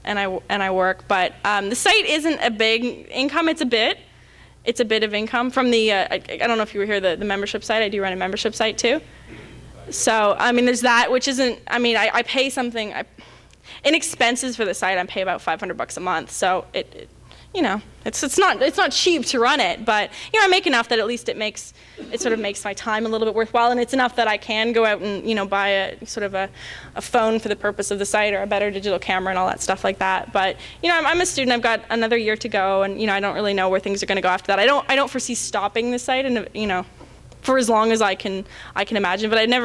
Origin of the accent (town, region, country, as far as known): Toronto, Ontario, Canada